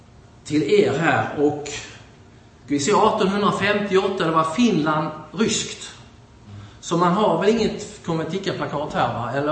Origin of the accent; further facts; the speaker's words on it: Örkeljunga, Skåne, Sweden; born there; Så finns det en plats som heter Örkeljunga. Och där är jag född.